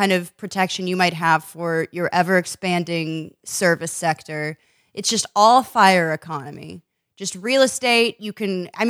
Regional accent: New York City, New York, United States; it is weird as a New Yorker to go to Dublin and be like, oh, people just, like, talk to you at the bar here.

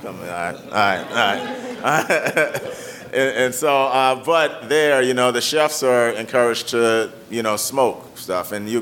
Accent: New Orleans, Louisiana, United States; now in Chicago, United States; Well, I grew up in New Orleans. And so I grew up in the South. I've been in Chicago now for 20 years, so I'm one of y'all.

